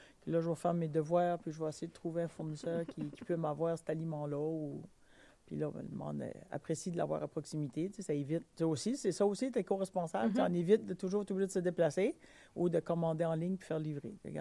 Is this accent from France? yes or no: no; New Brunswick, Canada; accent: New Brunswick; now in Baie-Saint-Paul, Canada; Non, je viens du Nouveau-Brunswick. Ça fait 21 ans que je suis établie à Baie-Saint-Paul. Puis, c'est ça. Moi, je viens du Nouveau-Brunswick en Acadie.